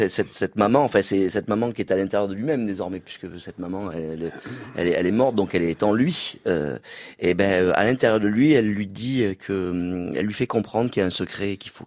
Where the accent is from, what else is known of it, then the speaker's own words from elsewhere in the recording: Aix-en-Provence, Provence-Alpes-Côte d'Azur, France; now in Paris, France; je suis parti d'Aix, je vis à Paris, je m'adapte.